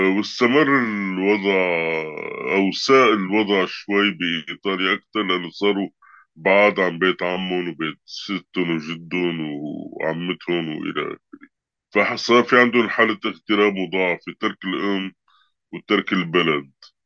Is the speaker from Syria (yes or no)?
yes; Syria; moved away as an adult; now in Italy; أنا جيت من سوريا خلال الحرب، يعني 2017 طلعت من سوريا بشهر تموز على إيطاليا مع طفليني